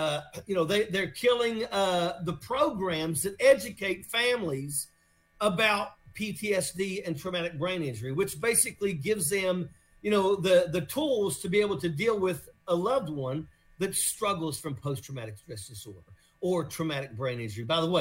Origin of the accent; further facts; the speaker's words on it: West Virginia, United States; Now, I come from West Virginia